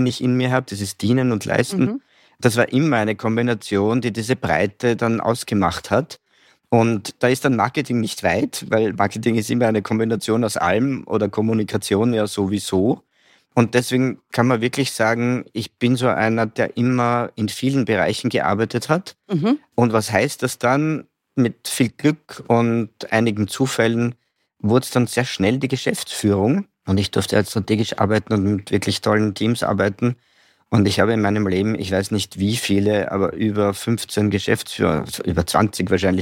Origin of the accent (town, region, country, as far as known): Vienna, Austria; born or raised there; also born or lived in Graz